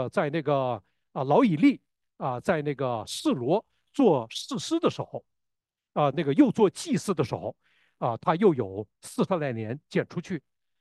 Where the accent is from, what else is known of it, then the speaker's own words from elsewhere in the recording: Northeast China, China; 你知道我是东北人